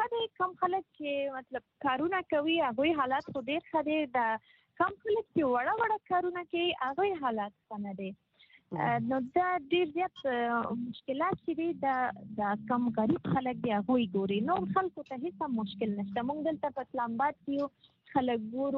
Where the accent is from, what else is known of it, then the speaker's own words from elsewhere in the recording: Afghanistan; ځکه چې مونږ خپل افغان یو